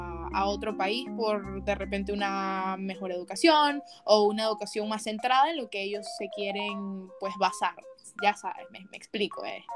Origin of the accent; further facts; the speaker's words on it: Panama; nosotros como panameños, como personas que se quieren ir a estudiar